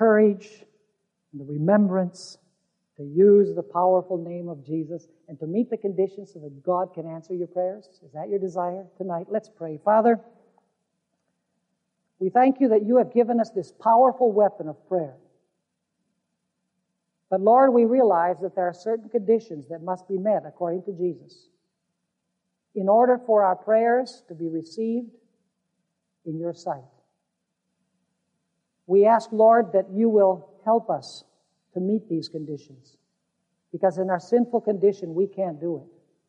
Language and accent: English; Caracas, Capital District, Venezuela; when I was growing up in Caracas, Venezuela.